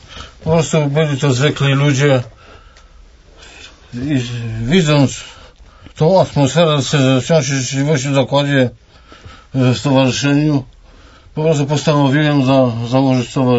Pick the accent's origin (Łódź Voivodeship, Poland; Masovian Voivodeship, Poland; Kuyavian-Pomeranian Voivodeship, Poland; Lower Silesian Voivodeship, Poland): Kuyavian-Pomeranian Voivodeship, Poland; Inowrocław; jestem z Inowrocławia